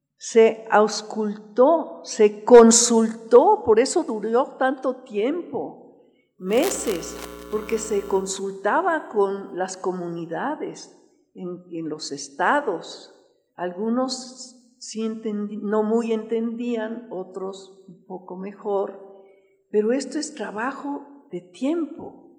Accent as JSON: {"language": "Spanish", "country": "Mexico", "said": "cómo podemos ser útiles como mexicanos todos para despertar a este país y transformarlo"}